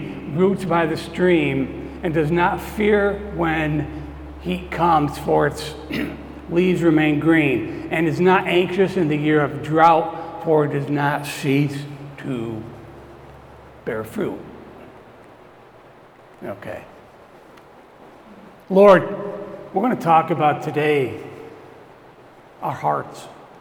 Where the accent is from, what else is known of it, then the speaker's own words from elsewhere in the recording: United States; I'm an American. I've been American my whole life. I don't wear it on my sleeve.